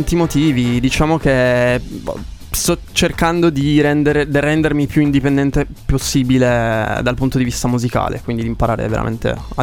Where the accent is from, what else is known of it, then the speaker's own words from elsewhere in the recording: Turin, Piedmont, Italy; Sono un cantautore, scrivo pezzi, canto e suono la chitarra principalmente e sono di Torino